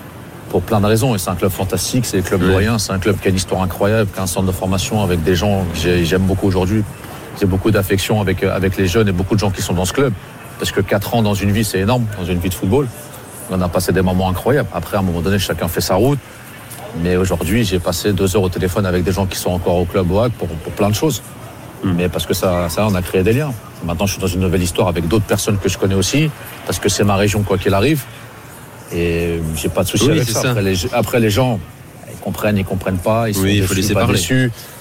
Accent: Normandy, France; Nous, on est des Hauts Normands et Caen, c'est en Basse Normandie. Nous, c'est le Havre-Rouen

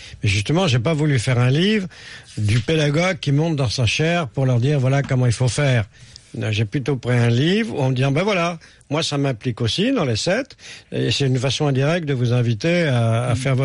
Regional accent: Brittany, France; moved away; je suis un Breton en exil dans les Cévennes

